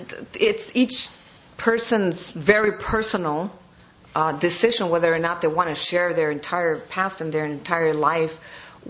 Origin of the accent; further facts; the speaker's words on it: United States; born there; my sisters and I, as American citizens, we were born in this country